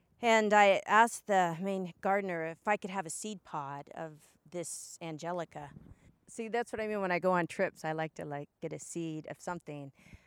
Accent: Pacific Northwest, United States; I'm from the Pacific Northwest and they can grow so many more shrubs and perennials than we can.

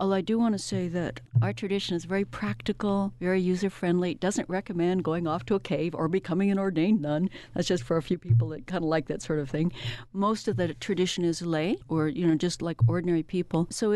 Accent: United States; I'm an American Buddhist nun, as you can tell from my accent.

